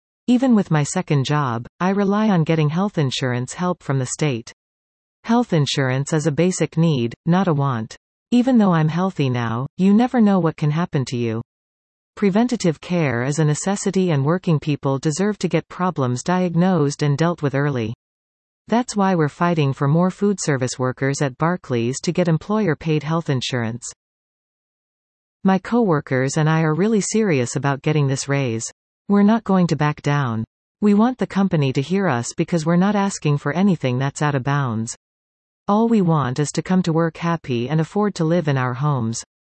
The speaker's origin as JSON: {"language": "English", "town": "Brooklyn", "region": "New York", "country": "United States", "tie": "born or raised there", "said": "I was born and raised in Brooklyn to parents from Trinidad and Tobago. I'm a proud first-generation New Yorker."}